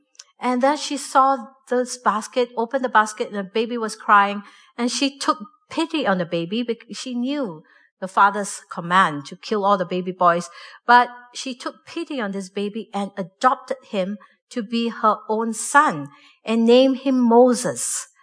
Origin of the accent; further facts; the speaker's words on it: Singapore; Now, I grew up in Singapore. At one time, we had overpopulation. It's a very small island.